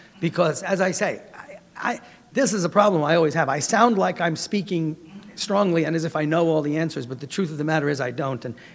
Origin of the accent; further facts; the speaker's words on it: New York, United States; And I grew up in New York.